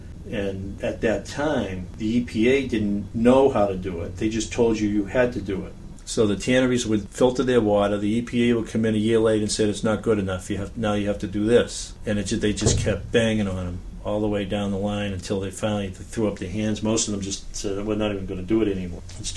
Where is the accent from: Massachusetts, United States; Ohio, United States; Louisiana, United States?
Massachusetts, United States; Boston; also born or lived in Jamaica Plain / Dorchester; now in Peabody, United States; I was born in Boston, raised in Jamaica Plain until I was about 18. Lived in a housing project in Jamaica Plain. And then my parents bought a house when I was 18. We moved to Dorchester.